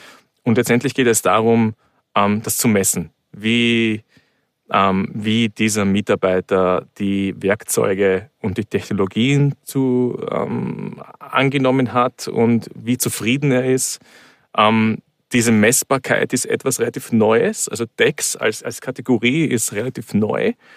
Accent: Vienna, Austria; moved away; man kann es vielleicht hören, ich komme ursprünglich aus Wien, wohne dort aber schon seit vielen Jahren nicht mehr, also ich bin seit Jahren ausgewandert, vor vielen Jahren

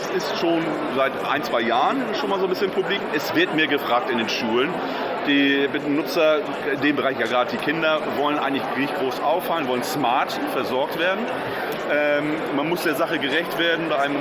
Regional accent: Hamburg, Germany; born there; now in Munich, Germany; Ich meine Stimme klingt nordisch, ja. Okay. Ich bin aber kein Schwede, gebürtig aus dem Raum Hamburg.

